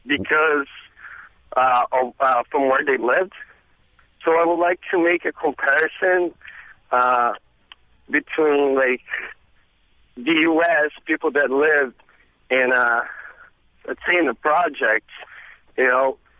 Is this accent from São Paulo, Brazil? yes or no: yes; Santos, São Paulo, Brazil; English is a second language; I'm originally from Brazil, and originally from Santos, São Paulo, and I lived nearby a favela